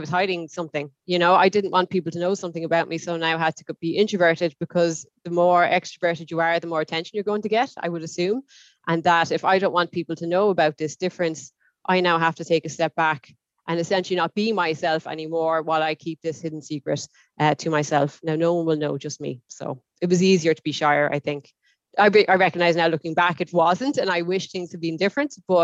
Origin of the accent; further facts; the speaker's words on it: Ireland; And then I started going to Dublin, I suppose, because I'm from a small town.